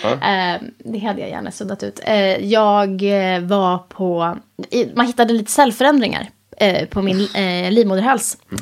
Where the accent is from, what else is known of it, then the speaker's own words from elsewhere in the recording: Visby, Gotland, Sweden; Jag har vuxit upp i Visby, det är city.